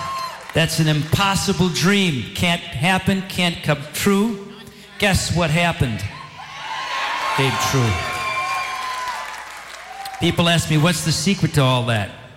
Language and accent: English; Chicago, Illinois, United States; When I grew up in Roseland, and I had this wacky dream, living in a two-flat